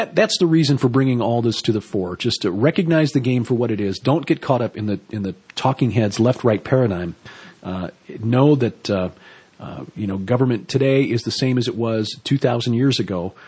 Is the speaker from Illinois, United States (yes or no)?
yes; Chicago, Illinois, United States; because the basketball team from my hometown, the city of the Big Shoulders, the Bulls, doing the dance.